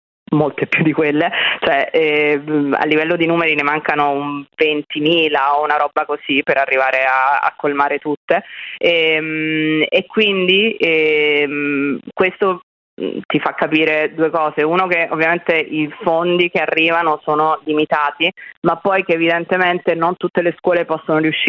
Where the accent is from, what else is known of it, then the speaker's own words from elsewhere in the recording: Naples, Campania, Italy; io sono di Napoli